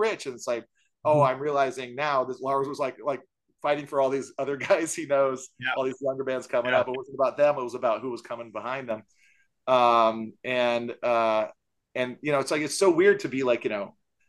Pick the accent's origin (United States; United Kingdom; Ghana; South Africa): United States; Kailua, Hawaii; oh yeah, no, I live in the, I was like, oh, I grew up in Kailua, it's right.